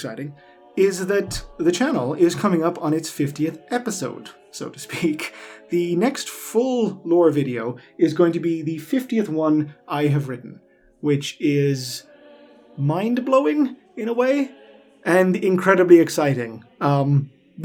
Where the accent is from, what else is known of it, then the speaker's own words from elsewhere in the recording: Ireland; I come from Ireland, which is not a place usually renowned for large buildings.